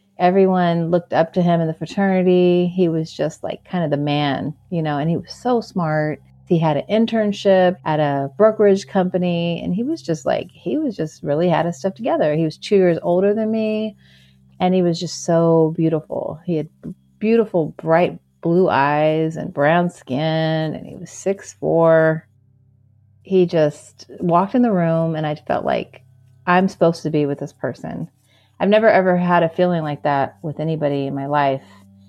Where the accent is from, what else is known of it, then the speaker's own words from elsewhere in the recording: San Diego, California, United States; also born or lived in Nevada City; I grew up in San Diego, and then I actually moved to a small town called Nevada City. It's in California.